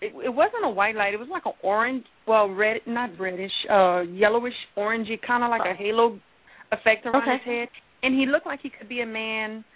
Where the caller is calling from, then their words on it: Louisiana, United States; Hi, this is … I'm calling from Louisiana.